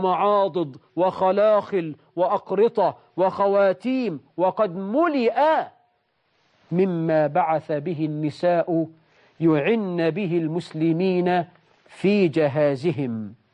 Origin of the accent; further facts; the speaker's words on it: Egypt; وجنيه الذهب عندنا في مصر النهاردة ب1,000 جنيه وزيادة،